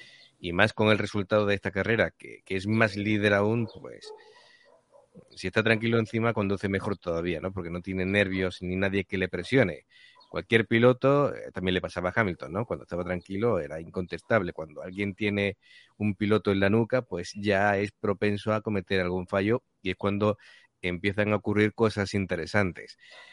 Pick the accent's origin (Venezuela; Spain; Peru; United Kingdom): Spain; Andalusia; los exagerados somos los andaluces